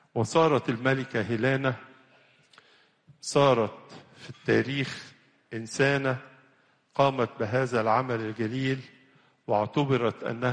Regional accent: Egypt; كلنا كمصريين فرحانين ببلادنا وبأرضنا وبكنايسنا وبجوامعنا

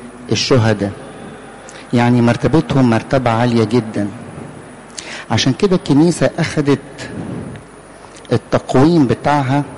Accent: Egypt; إحنا كلنا فرعنا، أقصد أن إحنا كلنا مصريين من أصل فرعوني، أقباط، كلمة قبطي معناها مصري.

